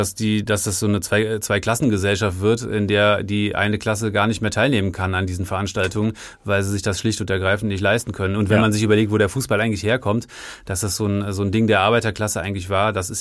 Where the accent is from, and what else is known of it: Cologne, North Rhine-Westphalia, Germany